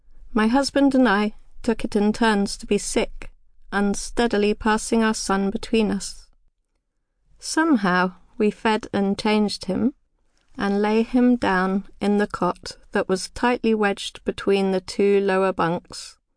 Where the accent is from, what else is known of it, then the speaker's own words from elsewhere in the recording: Portishead, South West England, United Kingdom; also born or lived in Bristol; I was born in Bristol and spent the first years of my life within sight of the sea. We lived in Portishead